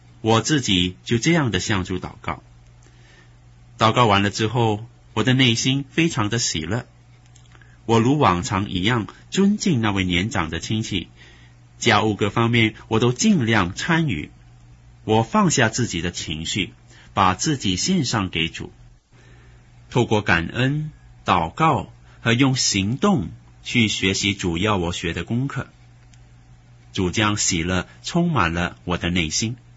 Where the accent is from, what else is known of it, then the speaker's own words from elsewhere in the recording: China; 我是一个中国人，我受的是传统教育，很注重修养